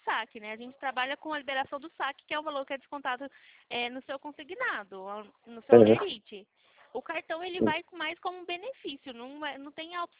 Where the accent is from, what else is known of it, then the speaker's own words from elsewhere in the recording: Araras, São Paulo, Brazil; Eu sou daqui de Araras.